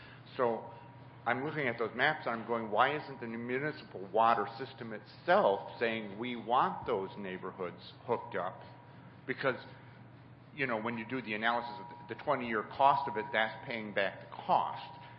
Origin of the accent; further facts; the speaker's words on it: Lansing, Michigan, United States; from Lansing, Michigan. I have a question about the water quality.